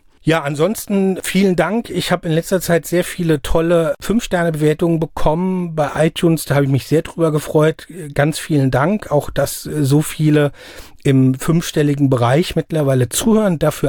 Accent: Mainz, Rhineland-Palatinate, Germany; Ich muss zugeben, ich bin auch ein Mainzer Bub wie Sie.

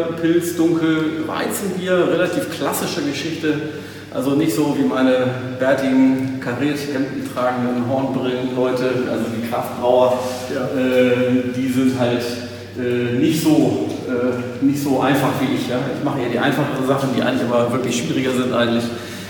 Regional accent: Northern Germany, Germany; Als Norddeutscher ist es doch anders.

